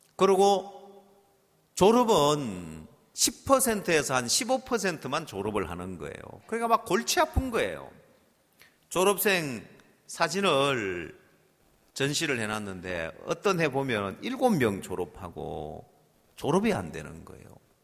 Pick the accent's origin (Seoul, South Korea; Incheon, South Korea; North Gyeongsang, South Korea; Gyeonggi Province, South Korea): Incheon, South Korea; 제가 인천에서 왔다고 하니까